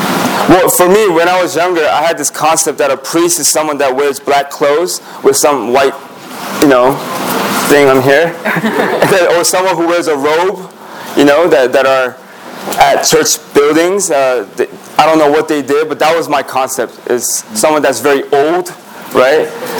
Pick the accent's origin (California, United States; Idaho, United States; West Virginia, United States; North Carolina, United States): California, United States; also born or lived in South Korea / Maryland; now in Boston, United States; So I was born in South Korea, and then I moved to the United States when I was in third grade, and then I lived in Southern California for a few years, and then I moved to Maryland.